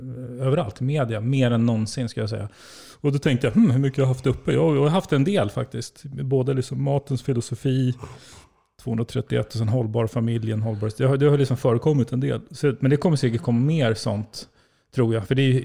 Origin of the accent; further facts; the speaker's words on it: Nacka, Stockholm County, Sweden; Från Nacka, från Orminge. Och växte ju själv upp med skilda föräldrar. Så att jag växte inte upp i någon akademiker läshem.